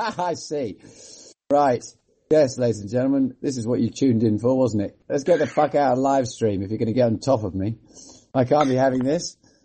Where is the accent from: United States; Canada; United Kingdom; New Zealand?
United Kingdom; England; My great-granddad was from Italy, but I grew up in England.